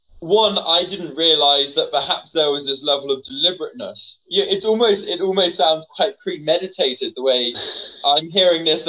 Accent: United Kingdom; being British, you kind of have to be like put into a room with someone enough times

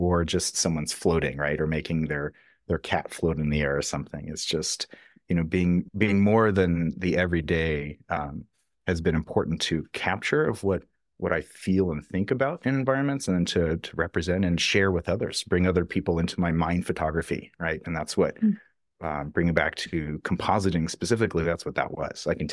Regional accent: California, United States; I grew up outside of Yosemite.

